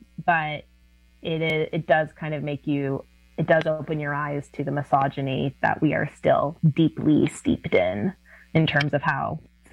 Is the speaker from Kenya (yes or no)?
no; West Coast, Canada; growing up in Canada, growing up on the West Coast, having a very feminist mother, running in very progressive circles.